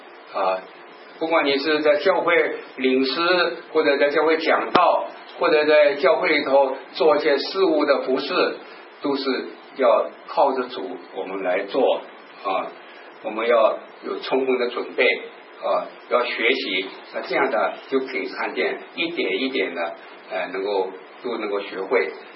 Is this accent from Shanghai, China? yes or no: yes; Shanghai, China; accent: Shanghai; 我说我更不行什么呢？我不是标准的普通话，我是上海口音